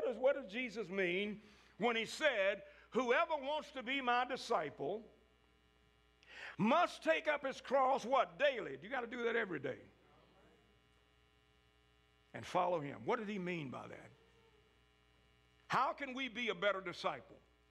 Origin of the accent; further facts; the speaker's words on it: Scottsboro, Virginia, United States; I said, I'm from Virginia. Where in Virginia? I said, a little farm, a place called Scottsboro.